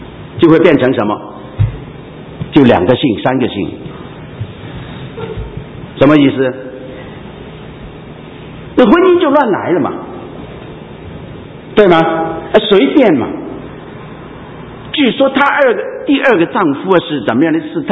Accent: Hong Kong; 原谅我这样讲，我是香港人，香港人是很会打算的人。

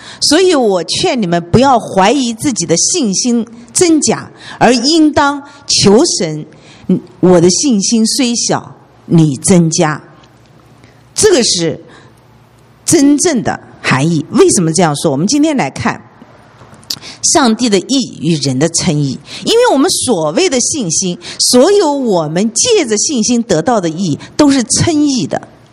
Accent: Nanjing, Jiangsu, China; 特别我们南京人，江浙人要杀个人比较困难，打架都困难。

